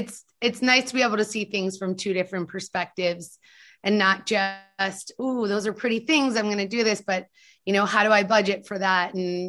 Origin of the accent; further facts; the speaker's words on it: New York, United States; now in Miami, United States; I'm originally from New York and currently living in Miami. I was an interior designer in New York City, as well as a rug designer there. Moved to Miami for my husband, who was living here at the time.